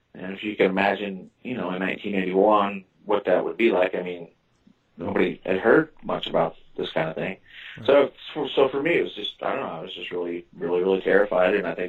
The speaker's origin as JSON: {"language": "English", "region": "Illinois", "country": "United States", "tie": "born or raised there", "lives_now": "Phoenix, United States", "said": "I'm from the Midwest. I'm from a small little town in southern Illinois. You might be able to tell by my accent a little bit. It seems to stick with me. So that's where I was born and raised, and I currently reside in Phoenix, Arizona."}